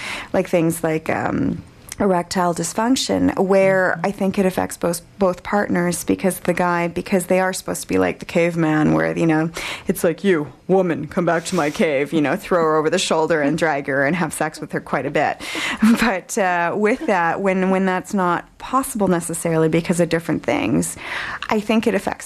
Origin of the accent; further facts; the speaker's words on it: Vancouver, British Columbia, Canada; growing up in Vancouver, where I was raised